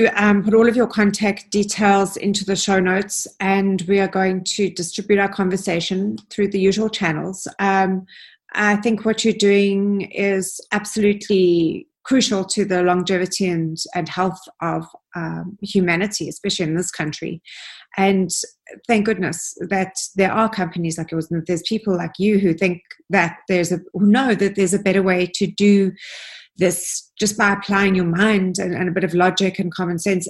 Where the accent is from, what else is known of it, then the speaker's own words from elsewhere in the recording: South Africa; to start getting us as a South African, not only the consumers, but producers